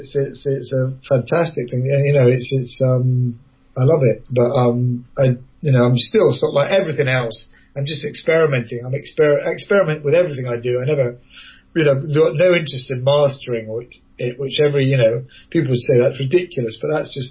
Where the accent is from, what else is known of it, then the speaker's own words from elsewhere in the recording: Edinburgh, Scotland, United Kingdom; because I'm from Edinburgh as well originally